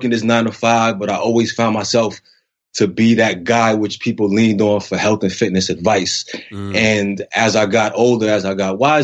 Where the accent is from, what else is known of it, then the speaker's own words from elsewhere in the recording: New York, United States; So I'm from New York originally, as you can probably tell by my accent, but went to Cornell University